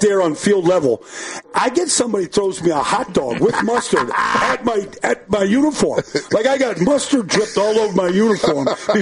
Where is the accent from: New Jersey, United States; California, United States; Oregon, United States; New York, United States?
New Jersey, United States; So I go, well, I'm from Jersey.